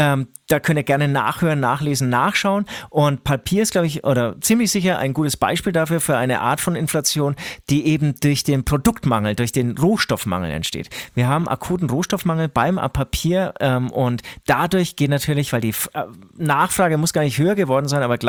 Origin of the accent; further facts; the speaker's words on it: Herzogenaurach, Bavaria, Germany; now in Munich, Germany; ich komme ja aus Herzogenaurach, das ist natürlich ein kleiner Ort